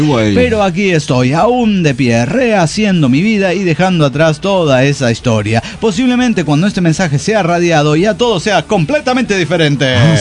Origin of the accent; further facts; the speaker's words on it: Mexico; Pues, no me di cuenta, mira el traje de charro, los bigototes, las pistolotas, señora, soy de México.